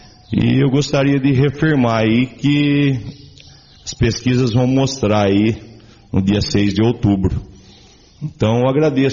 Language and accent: Portuguese; Itápolis, São Paulo, Brazil; eu sou nascido, sou criado aqui em Itápolis, minha família daqui é uma família numerosa, né? É família de produtores agrícolas aí, tá?